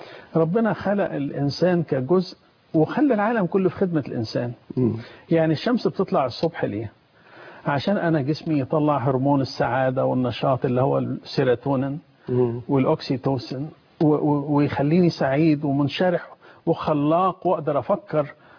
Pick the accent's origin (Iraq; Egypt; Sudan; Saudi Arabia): Egypt; now in United States; انا لما مشيت من مصر في الستينيات وبعدين رحت امريكا